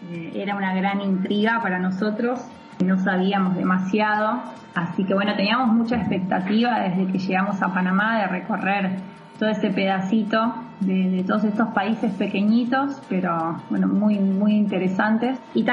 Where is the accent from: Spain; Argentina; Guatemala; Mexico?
Argentina; Buenos Aires; Arrancamos en el 2012 y regresamos hace un par de meses a Argentina, somos de Buenos Aires